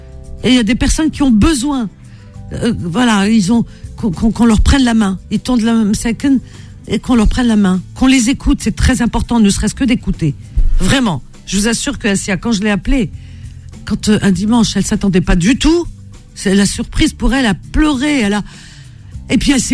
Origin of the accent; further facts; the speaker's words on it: Marrakesh, Marrakesh-Safi, Morocco; Je ne sais même pas le magicien de Paris, je suis de Marrakech.